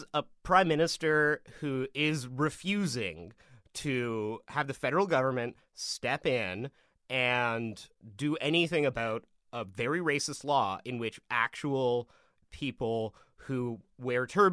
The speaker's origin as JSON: {"language": "English", "town": "Vancouver", "region": "British Columbia", "country": "Canada", "tie": "born or raised there", "said": "I grew up around Vancouver, as I'm apt to mention in many a podcast."}